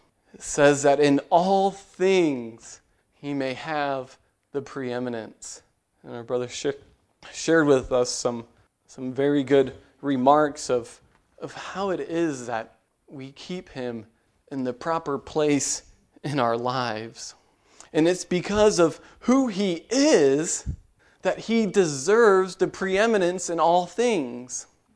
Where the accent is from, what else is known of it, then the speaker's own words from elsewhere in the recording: Missouri, United States; now in St. Charles, United States; I grew up in Franklin County. I used to be country, and now I'm city in St. Charles.